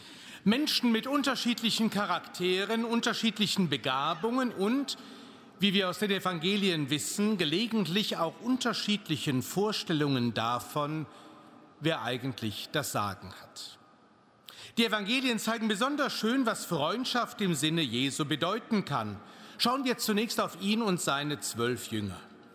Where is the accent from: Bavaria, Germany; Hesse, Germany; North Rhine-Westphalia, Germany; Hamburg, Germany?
North Rhine-Westphalia, Germany; Cologne; Und da war ich dieses Jahr als Kölner eingeladen, als Prediger.